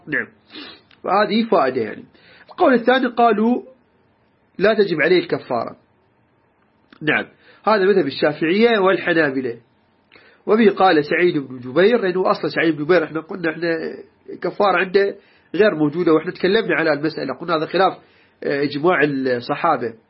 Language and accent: Arabic; Iraq; عندنا بالعراق نقول صار عصبي